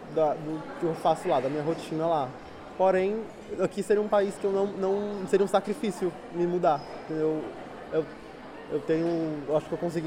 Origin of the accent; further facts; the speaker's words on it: Brazil; now in Porto, Portugal; tenho 21 anos, sou do Brasil. Lá no Brasil eu estudo cinema e audiovisual.